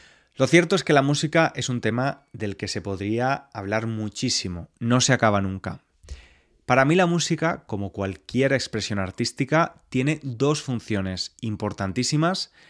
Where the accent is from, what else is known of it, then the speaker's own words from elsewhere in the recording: Spain; born there; Yo soy católico porque nací en España, en una familia de tradición católica. Sin embargo, no soy practicante.